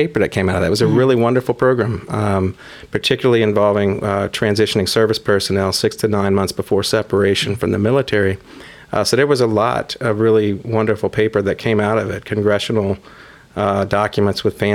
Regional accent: Louisiana, United States; Growing up in Louisiana, particularly in the late 70s and 80s, coming of age was a unique experience

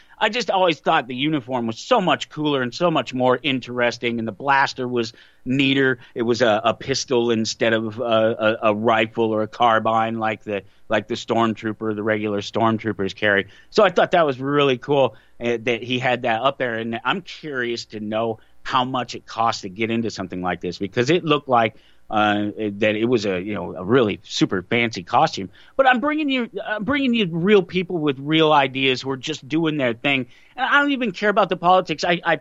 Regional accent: Colorado, United States; now in Kansas, United States; And, of course, I'm in Kansas, but I was born in Colorado and spent most of my life in Colorado when I grew up watching the Broncos.

